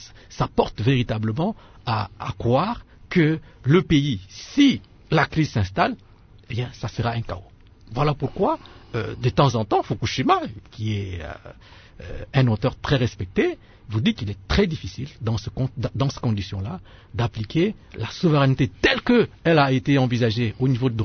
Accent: DR Congo; Mais moi, je suis Congolais

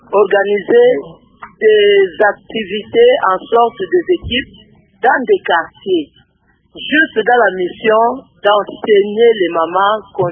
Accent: Kinshasa, DR Congo; je suis servante de Dieu, je suis visionnaire messagère, je suis ici en mission dans la ville de Kinshasa, dans mon pays.

